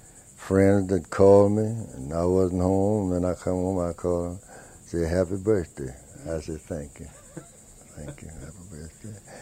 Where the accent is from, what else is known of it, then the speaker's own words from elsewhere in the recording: Ridgeville, Georgia, United States; born there; I was born in Ridgeville, Georgia.